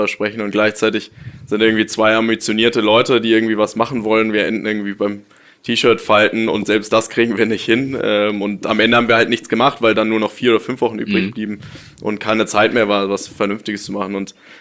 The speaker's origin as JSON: {"language": "German", "region": "Hamburg", "country": "Germany", "tie": "born or raised there", "said": "ich bin in Hamburg geboren, bin auch in Hamburg aufgewachsen, bin hier zur Schule gegangen, habe hier mein Abi gemacht, habe da auch meinen Mitgründer Marlon kennengelernt während der Schulzeit und bin dann aber zum Studieren in den Süden gegangen, nach München, zwischenzeitlich noch nach Kanada, in Vancouver studiert."}